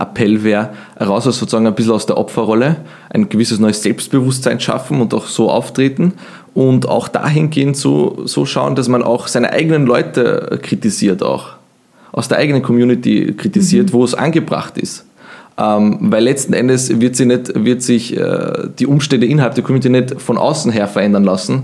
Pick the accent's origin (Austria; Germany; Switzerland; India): Austria; Wir haben, glaube ich, als Österreicher nie wirklich streiten gelernt. Das ist in Deutschland anders.